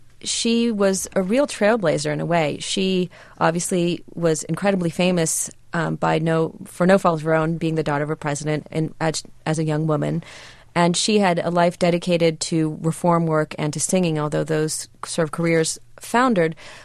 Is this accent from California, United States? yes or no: yes; Los Angeles, California, United States; And I'm from Southern California, too. I'm from Los Angeles.